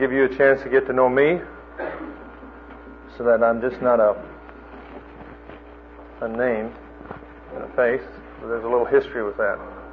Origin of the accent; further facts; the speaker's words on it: Minnesota, United States; I'm from Minnesota. I'm a Yankee.